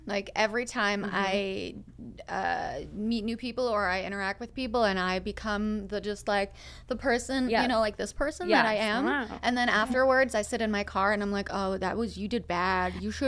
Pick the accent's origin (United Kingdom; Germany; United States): Germany; is this because I'm from Germany and you hate Germany?